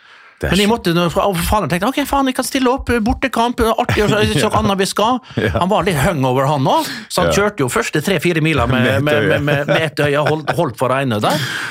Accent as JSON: {"language": "Norwegian", "town": "Vestnes", "region": "Møre og Romsdal", "country": "Norway", "said": "fredag skal være hjemme på Vestnes dans på lokalet"}